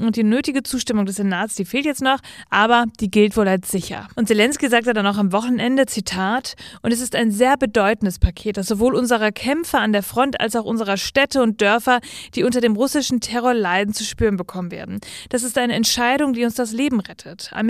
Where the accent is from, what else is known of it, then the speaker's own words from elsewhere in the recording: North Rhine-Westphalia, Germany; in Ostwestfalen-Lippe, da komme ich ja her, meine Heimat also